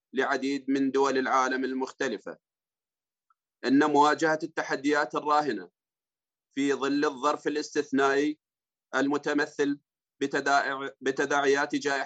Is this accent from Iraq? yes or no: yes; Iraq; نتطلع إلى مزيد المستدامة في بلدنا العراق وبلدان العالم الأخرى